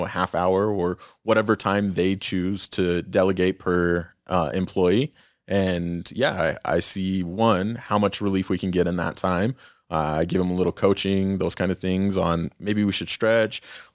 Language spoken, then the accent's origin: English; Utah, United States; So I grew up in Carbon County.